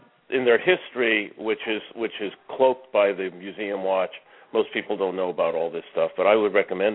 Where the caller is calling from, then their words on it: New York, United States; I'm calling from New York.